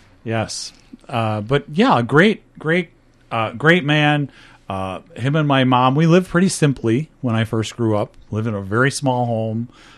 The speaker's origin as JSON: {"language": "English", "town": "Dundee", "region": "Illinois", "country": "United States", "tie": "born or raised there", "said": "I grew up in Dundee, Illinois."}